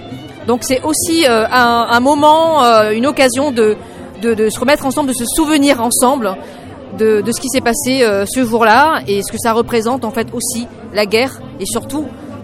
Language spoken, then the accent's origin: French; Voiron, Auvergne-Rhône-Alpes, France; Je suis de Voiron.